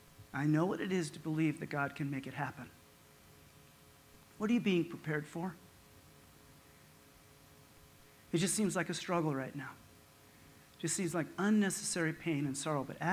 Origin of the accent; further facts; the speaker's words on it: Nevada, United States; I went over to the small town I was raised at in Nevada, a tiny little town, ranching town.